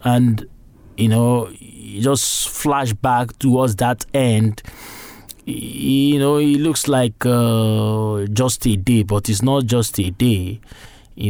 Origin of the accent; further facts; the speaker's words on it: Nigeria; now in Newcastle, United Kingdom; I'm from Nigeria.